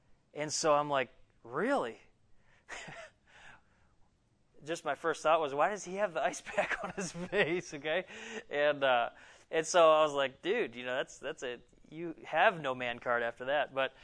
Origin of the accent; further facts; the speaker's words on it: Buffalo, New York, United States; Now, I grew up right outside Buffalo. We fought for fun.